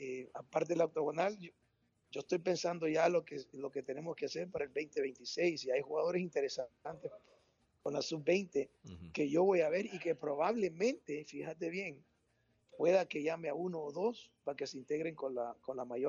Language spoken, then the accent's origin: Spanish; El Salvador; estamos representando un país como salvadoreño